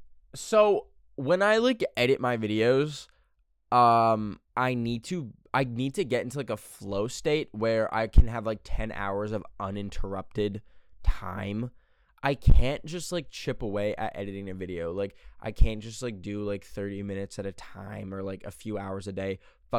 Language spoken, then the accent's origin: English; Canada; even though I grew up in Canada and we don't have the fucking CIA.